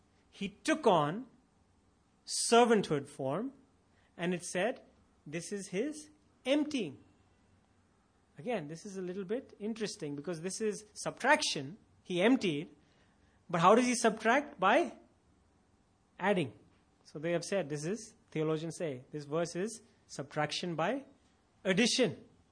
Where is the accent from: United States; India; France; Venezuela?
India; I'm an Indian. We are all Indians.